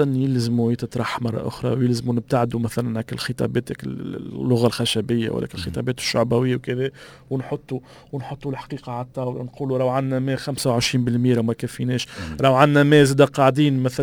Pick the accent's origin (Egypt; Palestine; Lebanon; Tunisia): Tunisia; حتى في نظره المياه اللي عندنا في تونس